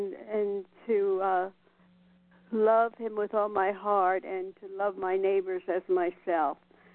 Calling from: Nevada, United States; Good morning. … from Nevada.

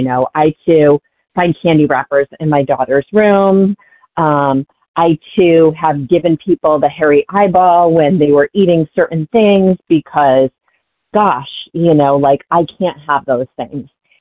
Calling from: Massachusetts, United States; calling from Massachusetts.

